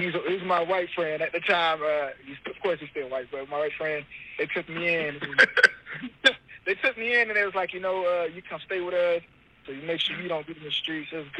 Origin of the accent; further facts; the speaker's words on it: Florida, United States; All right, so I'm from Tampa, Springs, Florida, a little small country town.